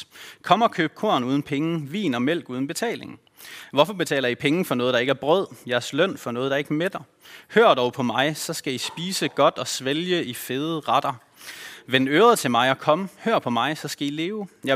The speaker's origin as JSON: {"language": "Danish", "town": "Ølgod", "region": "Region of Southern Denmark", "country": "Denmark", "tie": "born or raised there", "said": "Jeg er vokset op her i Ølgod LM som barn."}